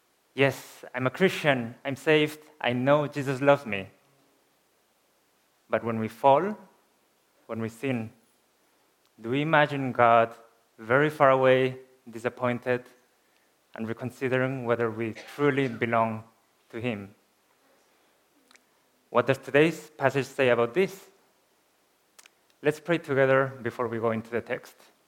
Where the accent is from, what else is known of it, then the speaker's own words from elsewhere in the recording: Spain; I was born and raised in Spain in the 90s. For many years, I was the only foreigner in my class, the only Christian.